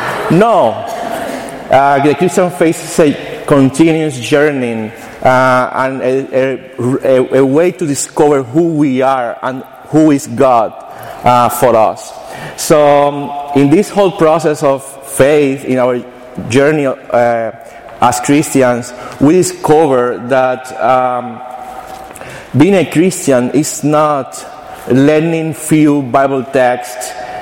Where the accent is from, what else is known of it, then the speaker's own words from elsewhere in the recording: Cuba; Many of you know that I'm from Cuba originally, and I was born in the 80s